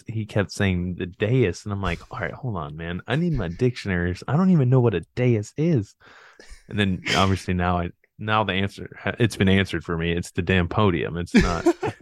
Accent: Raleigh, North Carolina, United States; also born or lived in Miami; now in Indiana, United States; I was born in Miami, but I'm not a Miami native. I grew up. Like you said, I grew up in yeah. Raleigh, North Carolina. I played high school baseball in outside of Raleigh.

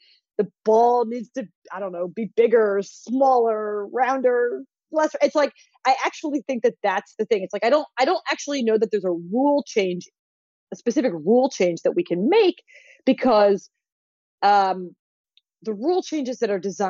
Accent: Philadelphia, Pennsylvania, United States; I grew up in the Ryan Howard era in Philly

